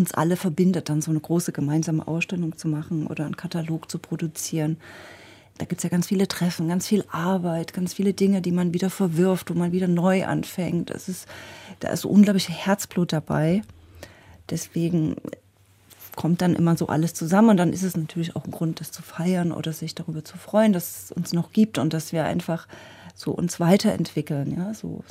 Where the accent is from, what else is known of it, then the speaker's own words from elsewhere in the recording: eastern Germany, Germany; ich komme ja selber auch aus dem Osten